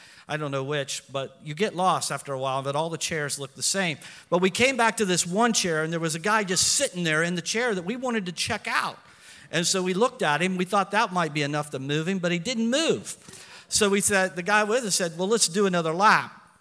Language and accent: English; Ohio, United States; Black and gold is what we bleed here. I'm not kidding. I'm from Ohio.